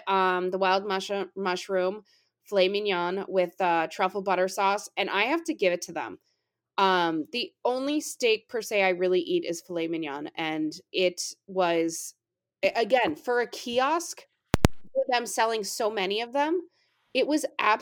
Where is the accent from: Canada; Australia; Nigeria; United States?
Canada; I'm Canadian